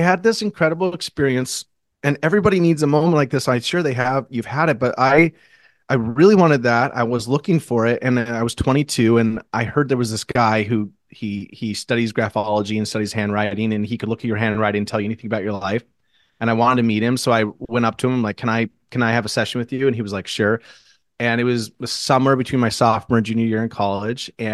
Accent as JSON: {"language": "English", "town": "Boise", "region": "Idaho", "country": "United States", "tie": "born or raised there", "lives_now": "Portland, United States", "said": "No, I grew up in Boise, Idaho. I came to Portland because, you know, it was like the weird place in the country to go"}